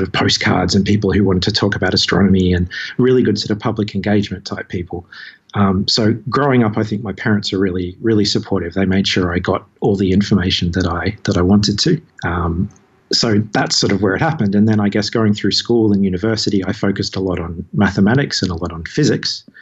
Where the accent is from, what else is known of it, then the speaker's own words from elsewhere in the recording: Australia; I grew up in Australia, so we have really clear skies